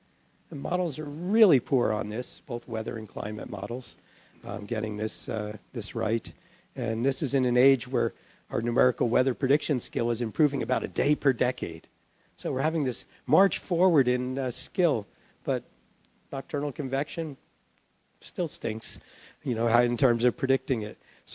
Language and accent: English; New Jersey, United States; I'm from New Jersey, so don't take the pronunciation from me.